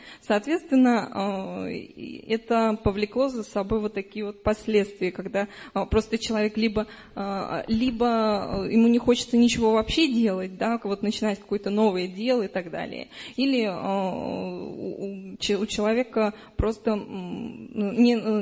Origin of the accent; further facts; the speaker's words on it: Moscow Oblast, Russia; я из Московской области.